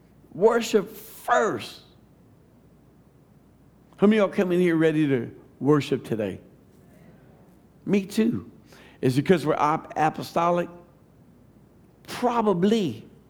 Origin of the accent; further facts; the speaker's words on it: Louisiana, United States; and all those things that holiness people do in Georgia, and I'm from Louisiana going, huh?